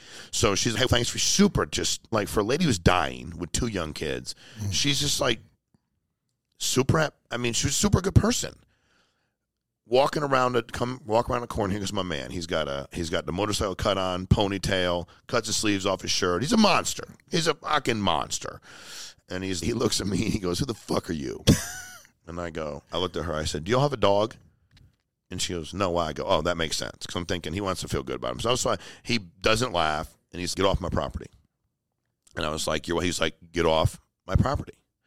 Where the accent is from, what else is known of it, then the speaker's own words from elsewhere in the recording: Connecticut, United States; I grew up in Connecticut. You put me back in Connecticut.